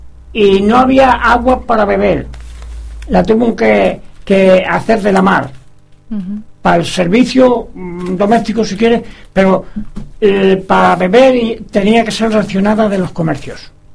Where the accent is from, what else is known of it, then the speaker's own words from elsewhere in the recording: Villar de Plasencia, Extremadura, Spain; also born or lived in Asturias / Netherlands; now in Belgium; Sí, de Villar de Plasencia.